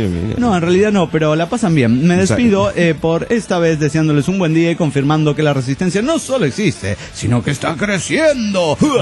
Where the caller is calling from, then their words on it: Cochabamba, Bolivia; de Cochabamba, Bolivia.